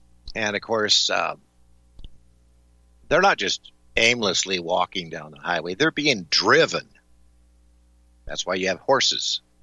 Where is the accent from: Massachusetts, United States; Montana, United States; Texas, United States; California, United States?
Montana, United States; but I'm from Montana. Well, I wasn't originally. Well, actually, I was conceived here.